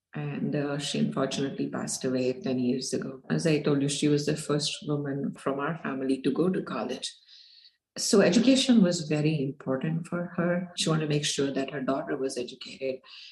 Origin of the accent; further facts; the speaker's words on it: India; So, you know, I grew up in India in late 80s